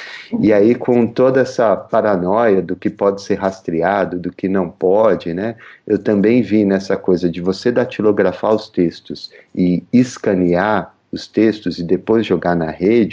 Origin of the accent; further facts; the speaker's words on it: São Paulo, Brazil; Eu sou da Zona Leste de São Paulo, né